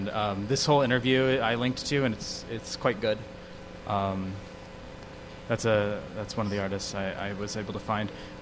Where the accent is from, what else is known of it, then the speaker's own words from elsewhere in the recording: California, United States; I've been here, you know, I'm from California, I've been here for a week and I've already seen somebody stop and frisk.